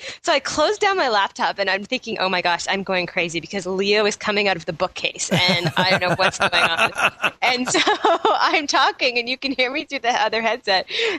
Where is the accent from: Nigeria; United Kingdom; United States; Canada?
Canada; Toronto, Ontario; from Toronto, Ontario, Canada.